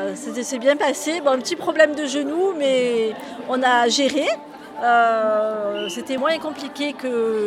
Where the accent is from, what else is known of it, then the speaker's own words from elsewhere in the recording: Marseille, Provence-Alpes-Côte d'Azur, France; Massilia parce qu'on vient de Marseille.